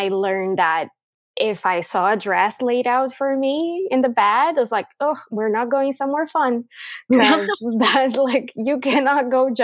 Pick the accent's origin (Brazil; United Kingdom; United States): Brazil; now in Canada; I am born and raised in Brazil, grew up there. I recently moved to Canada.